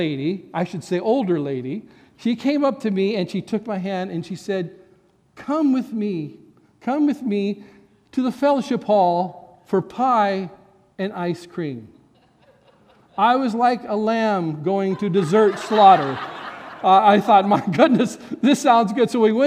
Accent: Wenatchee, Washington, United States; I grew up in Wenatchee, so I'm very familiar with orchards.

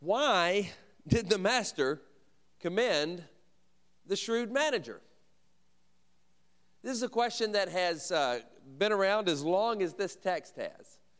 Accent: Alabama, United States; And I remember as a small child, I grew up in Alabama, and I was the fourth generation of my family in the Assemblies of God churches.

